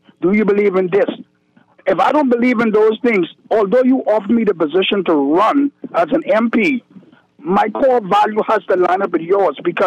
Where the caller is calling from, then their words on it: Freeport, Grand Bahama, Bahamas; let me say something. I'm calling from Freeport.